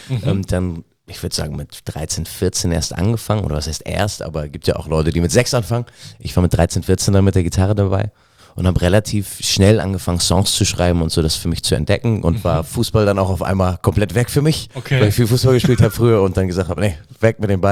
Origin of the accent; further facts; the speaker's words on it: Hamburg, Germany; wieder in Hamburg, wieder in meiner alten Heimatstadt.